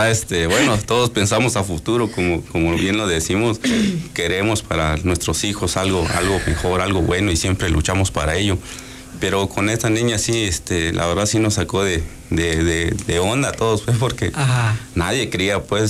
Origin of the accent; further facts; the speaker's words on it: San Cristóbal de las Casas, Chiapas, Mexico; Siempre en San Cristóbal. Sí, yo nací ahí en San Cristóbal de las Casas. Mis papás son originarios de Huistán.